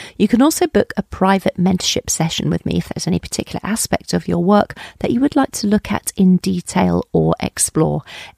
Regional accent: Colchester, East of England, United Kingdom; And I was brought up in Colchester in Essex.

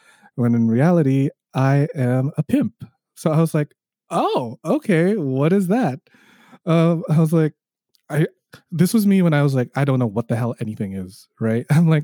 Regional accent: Toronto, Ontario, Canada; I am a just now certified sex educator. I am hailing from Toronto, Canada.

